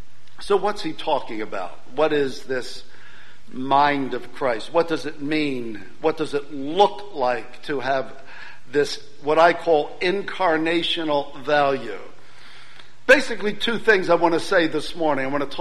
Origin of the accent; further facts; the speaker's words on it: United States; I'm an American. As an American, I've grown up in a culture where I am reminded that I have rights.